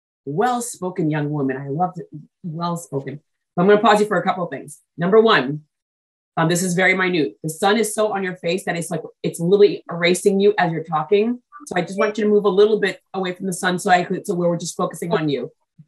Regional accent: United States; born there; I was born in America, conceived in Haiti, born in America, because my mom was 8.5 months pregnant with me.

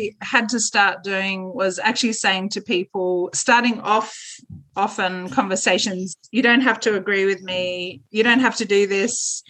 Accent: Australia; I think partly that's being an Australian

